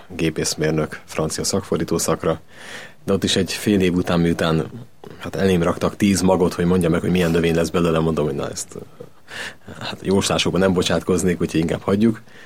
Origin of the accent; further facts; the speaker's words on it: Budapest, Hungary; én a parlament mellett nőttem fel, az Alkotmány utcában laktunk mindig is